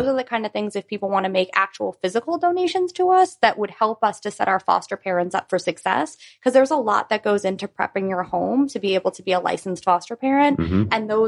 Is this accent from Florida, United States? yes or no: yes; Pensacola, Florida, United States; And I'm from Pensacola. I'm a local girl